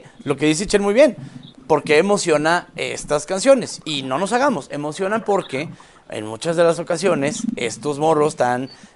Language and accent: Spanish; Chihuahua, Mexico; No, y crecimos con estas canciones, y perdón, yo soy de Chihuahua y es lo mismo.